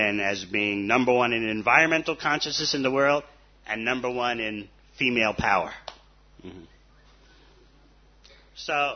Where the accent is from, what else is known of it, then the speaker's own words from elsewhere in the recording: India; I mean, I'm from India. We all know Krishna.